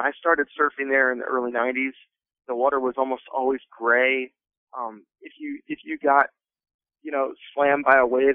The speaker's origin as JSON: {"language": "English", "town": "San Diego", "region": "California", "country": "United States", "tie": "born or raised there", "also_born_or_lived": "New Jersey", "lives_now": "Ohio, United States", "said": "I'm not used to this growing up in San Diego and in New Jersey, you know, but in Ohio"}